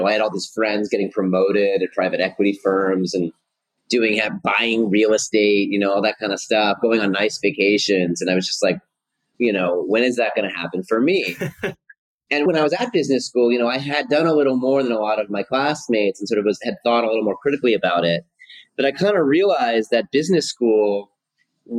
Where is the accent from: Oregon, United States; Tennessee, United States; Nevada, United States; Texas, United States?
Oregon, United States; Portland; I grew up in Portland, Oregon, or actually more accurately, when I was a kid, I grew up on a farm about 40 minutes outside of Portland, Oregon. And then we eventually moved to the suburbs.